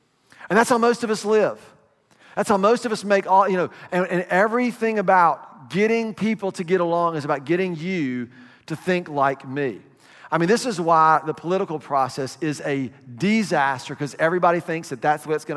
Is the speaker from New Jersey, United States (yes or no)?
no; Atlanta, Georgia, United States; I grew up in Atlanta, so I've always had a appreciation of Martin Luther King